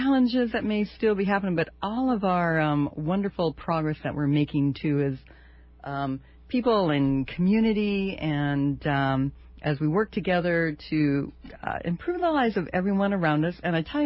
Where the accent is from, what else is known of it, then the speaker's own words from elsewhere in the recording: United States; not able to enjoy the rights, the full benefits of being an American, of being here in Hawaii